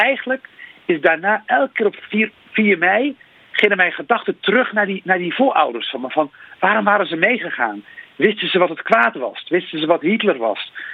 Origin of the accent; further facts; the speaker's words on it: Rotterdam, South Holland, Netherlands; En ik herinner me als kind in Rotterdam dat op 4 mei heel erg stil werd. We woonden in Rotterdam-Noord en...